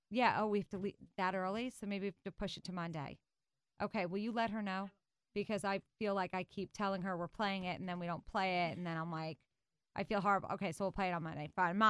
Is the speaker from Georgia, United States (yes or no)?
no; New York, United States; Hi, Nina. I'm from Long Island, like you.